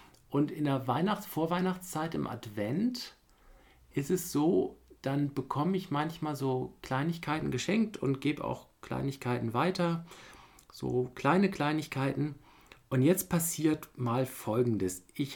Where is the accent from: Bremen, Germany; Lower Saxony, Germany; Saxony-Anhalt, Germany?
Bremen, Germany; Ich komme ja aus Bremen und in Norddeutschland, in den Dörfern drumherum.